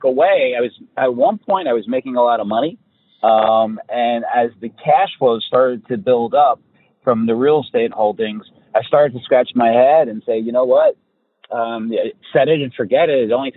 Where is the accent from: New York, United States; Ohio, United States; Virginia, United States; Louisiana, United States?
New York, United States; And I'm a New Yorker. I live in Texas.